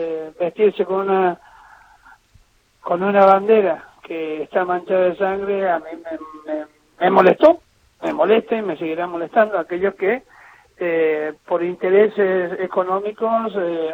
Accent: Córdoba, Argentina; Yo soy cordobés, me encanta la siesta

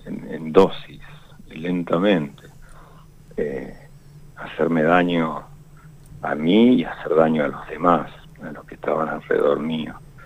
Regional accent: Neuquén, Argentina; Sí, yo soy de acá de Neuquén, tengo 50 años.

